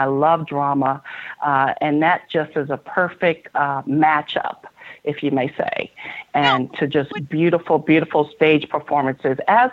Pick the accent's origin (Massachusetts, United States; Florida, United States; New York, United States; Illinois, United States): New York, United States; Bronx; also born or lived in Philadelphia; That's where I'm from, growing up in the Bronx, New York, Philadelphia